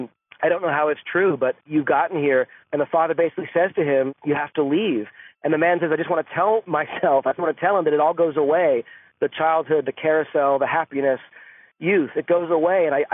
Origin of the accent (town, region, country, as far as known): Los Angeles, California, United States; born or raised there